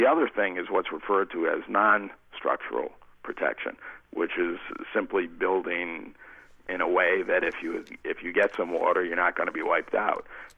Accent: Rhode Island, United States; And I'm from Rhode Island.

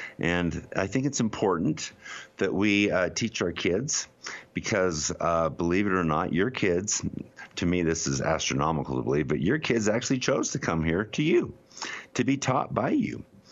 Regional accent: Utah, United States; I've talked in weeks past about what I like to call the in my hometown, I call them the Utah Sanhedrin there on the hill, the Sadducees and Pharisees that we have in my hometown.

